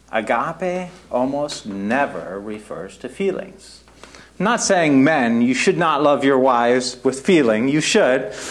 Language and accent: English; Germany; moved away; I grew up in Germany and we had religion classes there.